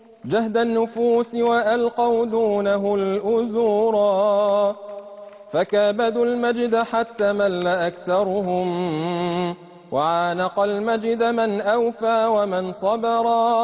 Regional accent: Egypt; بلدنا مصر

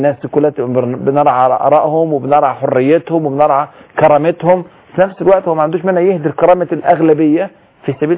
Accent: Egypt

